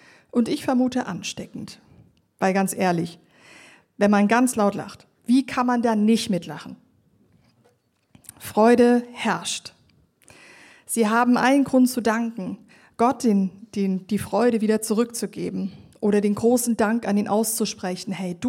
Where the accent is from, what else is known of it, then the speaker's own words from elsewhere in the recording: Germany; Ihr könnt euch zurücklehnen, ihr seid Schweizer, ich bin Deutsche.